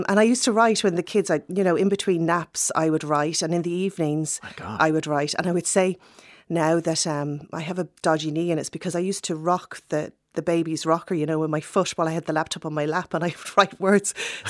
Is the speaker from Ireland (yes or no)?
yes; Wexford, Leinster, Ireland; moved away as an adult; I'm from Wexford, and I left Wexford at 18, very wide-eyed and innocent, to work with Aer Lingus.